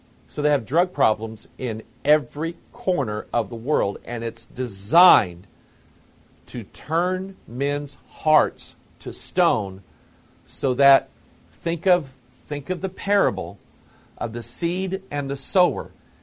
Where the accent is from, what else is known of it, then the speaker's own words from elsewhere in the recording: United States; You know, because I'm American?